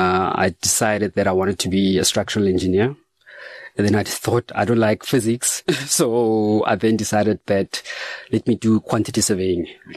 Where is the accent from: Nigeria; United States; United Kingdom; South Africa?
South Africa; Kimberley, Northern Cape; So Kimberley, because it used to be a mining town. We had people from different cultures. So it was common to have Xhosas and Zulus and Sotos all living in one community. But the main languages were Setswana, which is what I speak.